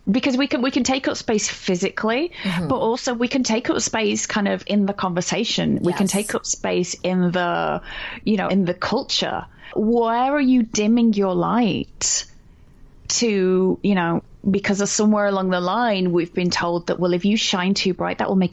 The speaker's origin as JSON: {"language": "English", "country": "United Kingdom", "said": "Although I say that as a British person, and we apologize."}